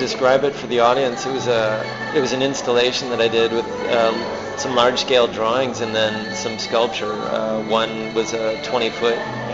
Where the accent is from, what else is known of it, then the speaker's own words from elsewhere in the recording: Ontario, Canada; growing up in Ontario